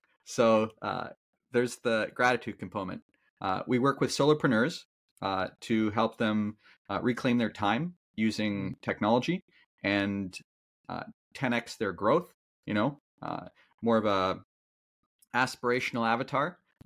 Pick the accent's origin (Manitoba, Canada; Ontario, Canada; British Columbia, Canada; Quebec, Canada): Ontario, Canada; Toronto; I'm from Toronto originally, and I kept, you know, when it gets cold in Toronto, you find a way to, you know, right now I'm in Florida, but I became a bit of an Indian snowbird. I would go to India when it got cold.